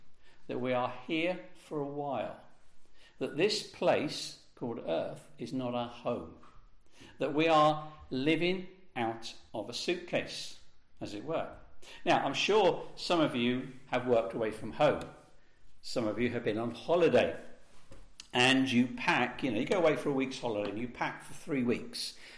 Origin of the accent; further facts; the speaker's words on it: East of England, United Kingdom; Well, I've lived in Bedfordshire all my life. I was born just down the road. You know, I'm English.